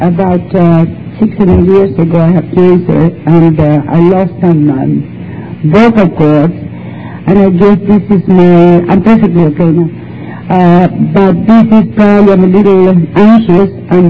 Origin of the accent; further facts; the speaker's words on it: Chile; I was born in South America, from Chile, and I come from a middle class family. I come from a large family